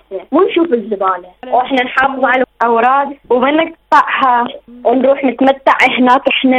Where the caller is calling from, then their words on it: Netherlands; من هولندا.